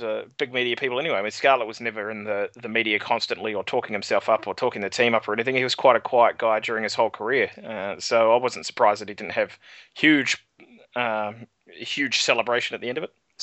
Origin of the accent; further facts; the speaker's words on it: New Zealand; I think that's what transcended my hatred of Australia, being a New Zealander, obviously, in rugby sense